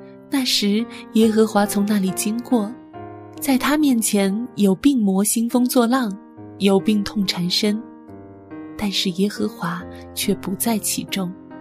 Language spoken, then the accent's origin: Chinese; China; now in Africa; 我是中国的弟兄，正在非洲读神学。